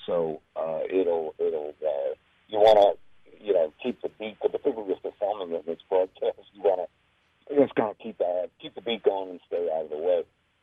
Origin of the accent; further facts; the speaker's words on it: New Jersey, United States; that's growing up in Jersey and playing in bar bands